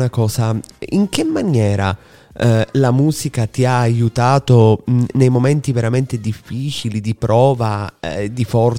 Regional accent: Sicily, Italy; Sono siciliano come te, anche se siamo da due parti della Sicilia differenti, ma sono siciliano come te

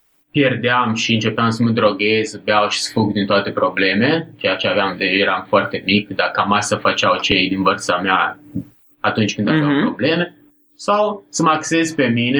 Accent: Basilicata, Italy; Romanian is a second language; now in Romania; Prefer lângă Napoli. Lângă Potență, un sat.

